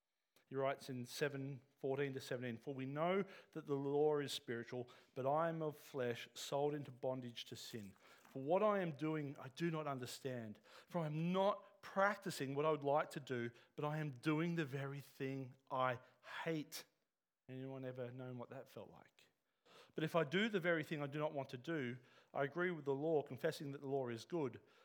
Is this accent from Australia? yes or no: yes; Australia; as an Australian